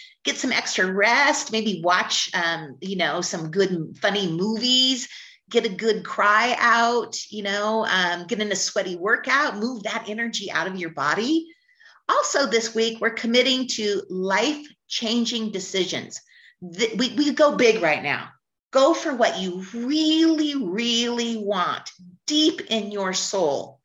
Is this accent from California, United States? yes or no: yes; California, United States; You can tell I grew up in California, huh?